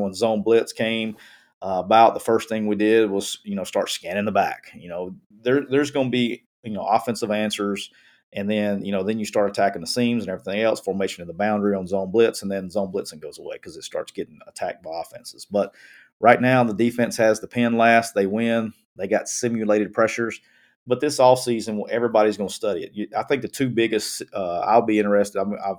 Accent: Alabama, United States; because I'm from Alabama and I don't know if I'm going to be able to say simulated pressure all offseason.

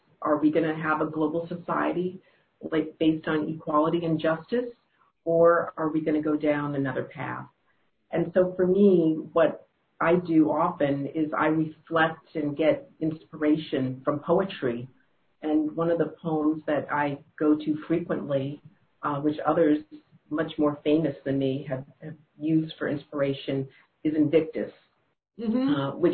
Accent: Boston, Massachusetts, United States; my formative years where I grew up in Boston, where I lived before going to University of Pennsylvania in Philadelphia

